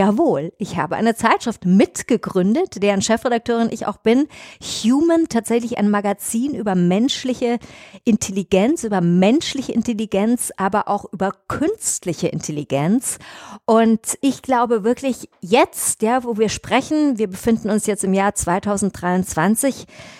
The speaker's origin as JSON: {"language": "German", "town": "Munich", "region": "Bavaria", "country": "Germany", "said": "Ich bin tatsächlich ganz echte Münchnerin. Ich komme aus Schwabing, ja, wer hier aus München zuhört."}